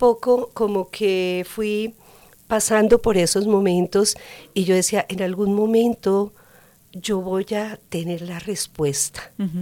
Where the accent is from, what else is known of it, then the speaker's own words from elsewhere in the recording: Bogotá, Colombia; now in United States; yo nací en Colombia, en Bogotá, Colombia. Bien. Allá estuve la mayor parte de mi vida, ¿sí? Y ya llevo aquí en los Estados Unidos, voy a cumplir 14 años. Ajá. Parte de esos años los viví en Miami.